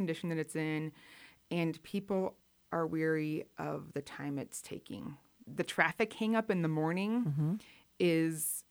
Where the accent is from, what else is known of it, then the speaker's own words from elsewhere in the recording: Glenwood Springs, Colorado, United States; Glenwood Springs is my hometown. I was born and raised there.